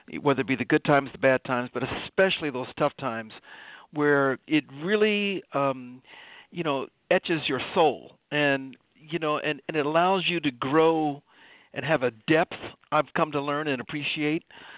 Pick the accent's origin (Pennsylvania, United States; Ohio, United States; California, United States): Ohio, United States; Dayton; Grew up in Dayton, Ohio. You know, great